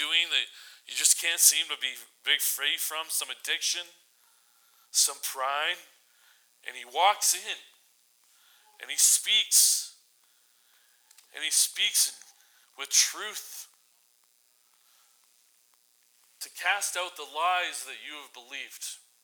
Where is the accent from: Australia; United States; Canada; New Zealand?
Canada; Surrey, British Columbia; when I tell people where I'm from, I usually tell them I'm from Vancouver. But the reality is I'm not from Vancouver, I'm from Surrey.